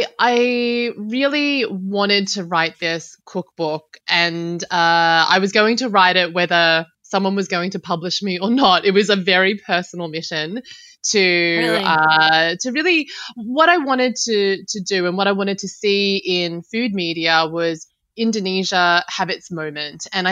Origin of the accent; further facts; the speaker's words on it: Sydney, New South Wales, Australia; I grew up in Sydney. My dad's mother came to live with us when we were little. And my access to Indonesian culture was through Indonesian food